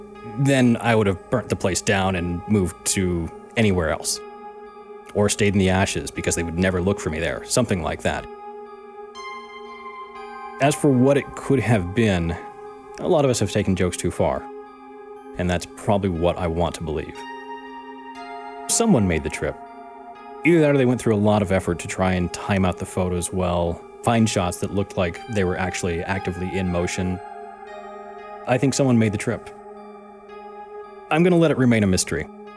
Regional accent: Arizona, United States; New Mexico. Then Arizona, my home state.

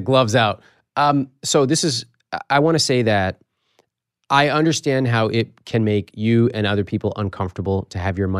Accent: Sacramento, California, United States; And they get scared because what they read in the Sacramento Bee at my hometown paper, and they go, ah!

